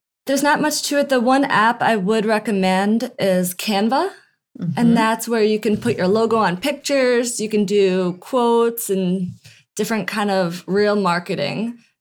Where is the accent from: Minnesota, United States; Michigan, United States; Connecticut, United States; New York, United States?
New York, United States; Albany; I knew that concept in law school because I was coming from Albany, New York. And then when I got to law school, I didn't know it, a single soul.